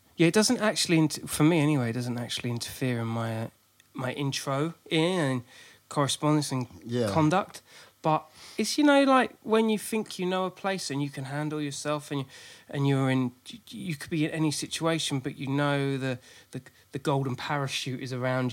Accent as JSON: {"language": "English", "town": "Billingshurst", "region": "South East England", "country": "United Kingdom", "tie": "born or raised there", "said": "I grew up in just south of Crawley, in a place called Billingshurst."}